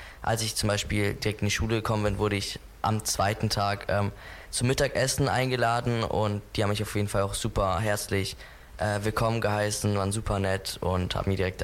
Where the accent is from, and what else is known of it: Germany; born or raised there; also born or lived in Rome, Italy